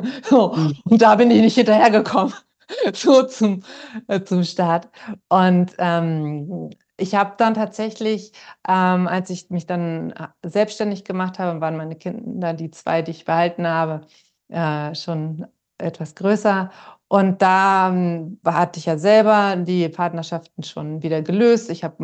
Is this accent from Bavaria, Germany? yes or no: no; Berlin, Germany; ich bin in Berlin groß geworden